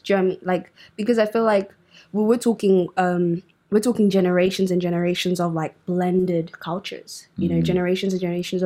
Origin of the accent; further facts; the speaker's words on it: Australia; Yes, we're Australian. Yes, we're born here. Yes, we have the culture of Australia.